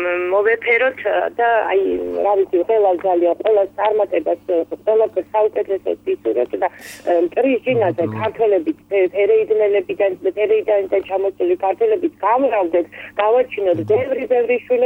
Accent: Tbilisi, Georgia; born there; ვინც ჩვენ თბილისში დავიბადეთ, საქართველოსში დავიბადეთ

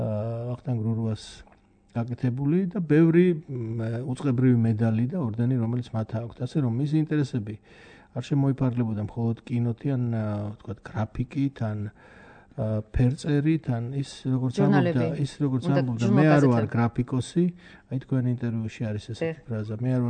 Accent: Kakheti, Georgia; ფაქტიურად ამ პერიოდში გავიზარდე მე თუშეთში.

